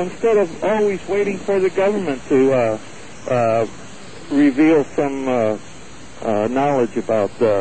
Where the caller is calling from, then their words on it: Oceanside, California, United States; I'm calling from Oceanside, California.